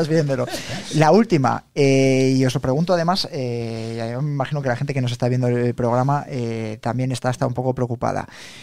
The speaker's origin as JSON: {"language": "Spanish", "region": "Castile and León", "country": "Spain", "said": "Y yo, que soy de Sanabria, he visto cómo estaba de nieve hace 15 días"}